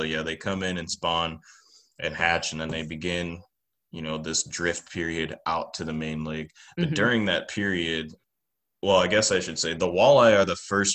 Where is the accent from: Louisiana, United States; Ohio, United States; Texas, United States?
Ohio, United States; Sandusky; I'm from Sandusky, Ohio.